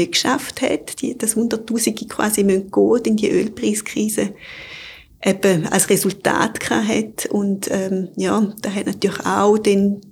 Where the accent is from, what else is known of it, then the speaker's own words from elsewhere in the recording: Eastern Switzerland, Switzerland; Und ich bin jetzt zum Beispiel in der Ostschweiz aufgewachsen, so in einem Dorf von 3000 Einwohnern. Ich bin auch Ende der 70er Jahre auf die Welt gekommen.